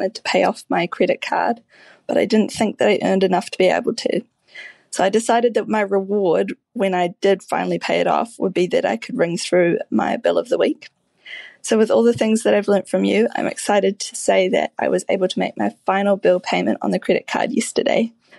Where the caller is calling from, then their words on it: New Zealand; I'm calling from New Zealand.